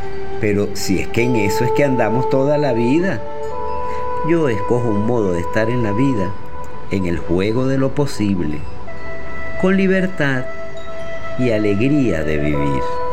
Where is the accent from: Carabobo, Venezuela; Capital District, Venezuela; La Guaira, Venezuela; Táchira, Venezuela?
Capital District, Venezuela; Caracas; de Caracas, Venezuela.